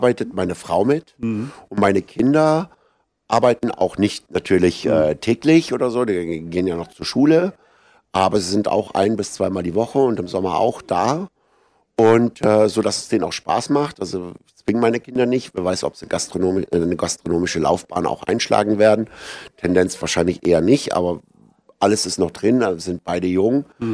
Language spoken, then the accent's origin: German; Berlin, Germany; born there; also born or lived in Düsseldorf; gebürtiger Berliner, wer es noch nicht weiß.